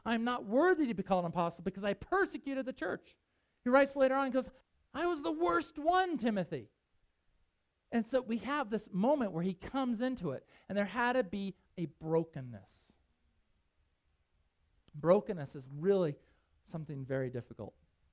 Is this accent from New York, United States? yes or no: no; Jackson, Wyoming, United States; I grew up in Jackson, Wyoming.